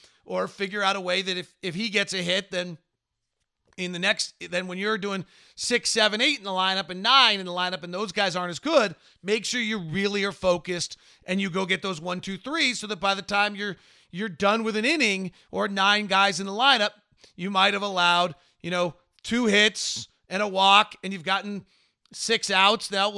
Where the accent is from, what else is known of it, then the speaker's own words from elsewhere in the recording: California, United States; I grew up in the Bay Area. My dad worked in Utah.